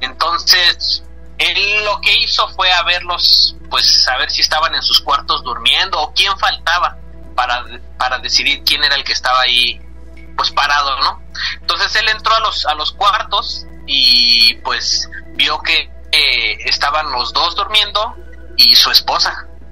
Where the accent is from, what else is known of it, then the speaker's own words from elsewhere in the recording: Mexico City, Mexico; Soy de Iztacalco, aquí en la Ciudad de México.